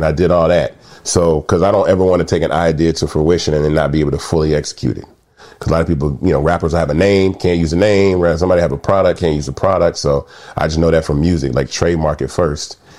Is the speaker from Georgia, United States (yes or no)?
yes; Atlanta, Georgia, United States; also born or lived in Memphis; So I was born in Memphis, left Memphis at an early age and moved to Atlanta.